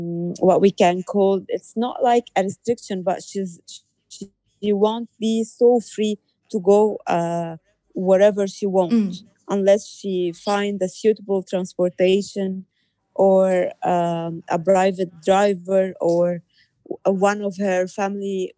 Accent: Cairo, Cairo Governorate, Egypt; from Cairo, Egypt.

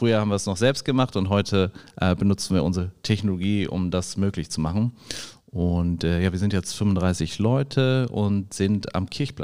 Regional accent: Düsseldorf, North Rhine-Westphalia, Germany; also born or lived in New York / Berlin; ich komme aus Düsseldorf, ich kenne ja alle, also wenn man hier groß wird, dann hat man so sein Netzwerk aufgebaut. Ich habe auch 4 Jahre in New York gelebt und auch in Berlin.

